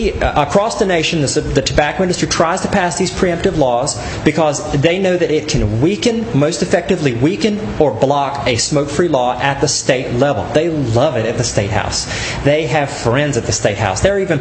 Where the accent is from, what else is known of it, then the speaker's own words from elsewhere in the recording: Charleston, South Carolina, United States; I'm 3 hours from home. I'm from Charleston.